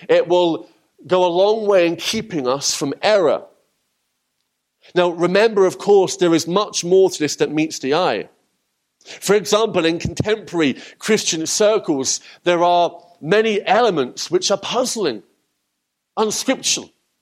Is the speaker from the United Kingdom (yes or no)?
yes; England, United Kingdom; That is like me, as an English person, celebrating the 4th of July.